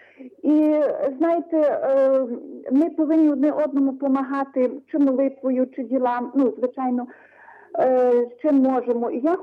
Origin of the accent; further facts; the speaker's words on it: Lviv, Lviv Oblast, Ukraine; Я з Львова